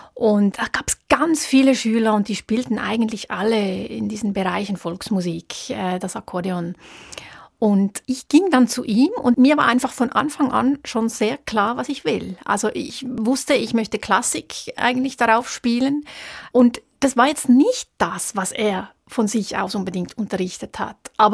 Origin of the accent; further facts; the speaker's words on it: Wollerau, Schwyz, Switzerland; Es hat einen ganz starken Ursprung in dieser Gegend, in Wollerau. Also das ist Kanton Schwyz, wo ich aufgewachsen bin.